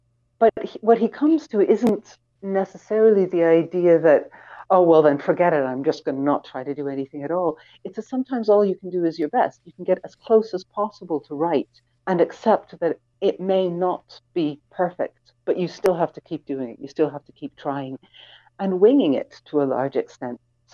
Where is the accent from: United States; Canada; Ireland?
Ireland; definitely I'm an Irish writer. I'm an Irish writer in an odd way, in that I have that slight half outsider's eye